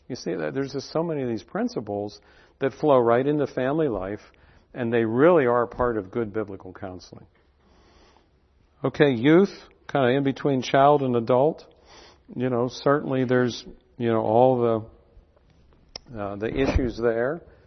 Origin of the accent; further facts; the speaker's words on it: Clearfield, Pennsylvania, United States; my message as I grew up in Clearfield was, well, you want to be a success, you go out there.